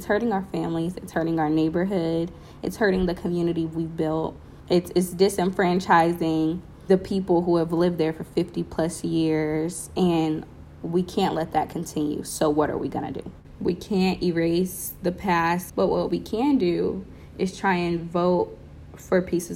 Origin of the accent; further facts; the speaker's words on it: Indianapolis, Indiana, United States; also born or lived in Georgia, United States; So I was born here in Indianapolis. When I was younger, I actually moved to Georgia, and I lived in Georgia all the way up until about middle school, like 7th or 8th grade, and we moved back here.